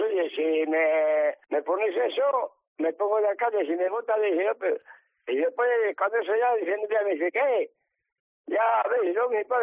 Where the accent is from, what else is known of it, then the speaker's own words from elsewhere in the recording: Villa Jimena, Castile and León, Spain; me casé con una de aquí, la mayor, que yo soy de Villa Jimena.